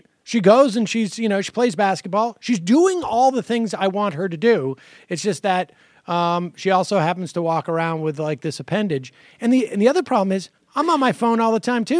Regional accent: Worcester, Massachusetts, United States; But my experience with, you know, growing up in Worcester and having friends in New York is that they were much more comfortable talking to adults than I was.

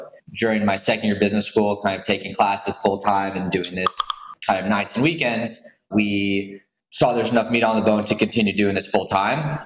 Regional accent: Houston, Texas, United States; also born or lived in Atlanta / Washington DC; So my quick background, I grew up in Houston. I went to college in Atlanta, lived in DC for a handful of years after that.

